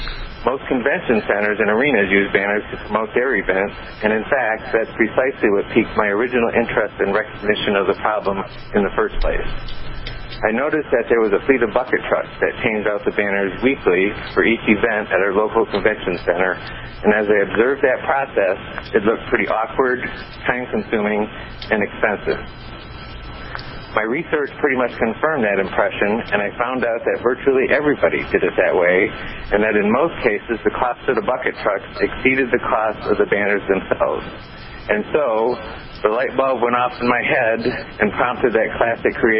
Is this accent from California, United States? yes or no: no; Michigan, United States; Born and raised in West Michigan, went to Western Michigan University and graduated